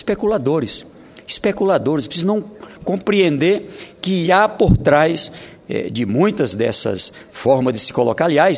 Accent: Northeast Region, Brazil; eu sou do Nordeste

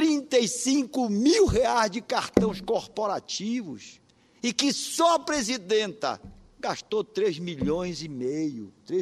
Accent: Marajó, Pará, Brazil; Nasci no Marajó, nasci na pobreza, me criei na pobreza.

